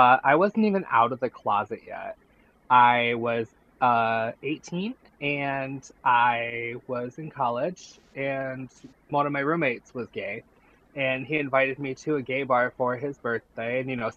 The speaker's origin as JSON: {"language": "English", "town": "Flint", "region": "Michigan", "country": "United States", "tie": "born or raised there", "said": "Yeah, I am actually born and raised in Flint, Michigan. That's where I live."}